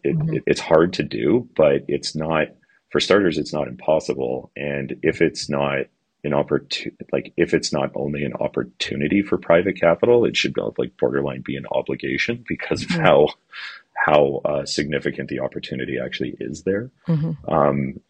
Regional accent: Canada

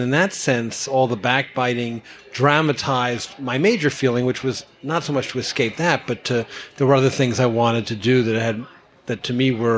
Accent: the South, United States; I may not be like him in any other way, except I'm vaguely from the South.

